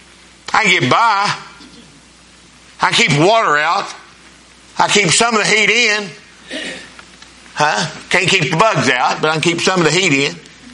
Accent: Winona, United States; I'm from Winona, and I got that figured out.

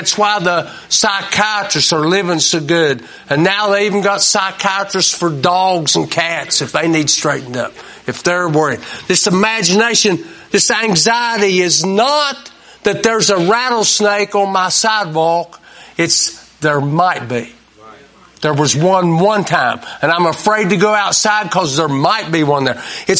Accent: United States; I'm as good American as anybody.

